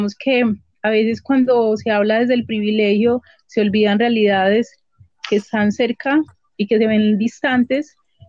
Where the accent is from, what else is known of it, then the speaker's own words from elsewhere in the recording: Pereira, Risaralda, Colombia; yo soy una pereirana de la montaña, hija de un biólogo del Pacífico y de una diseñadora de modas de Cartagena de Indias.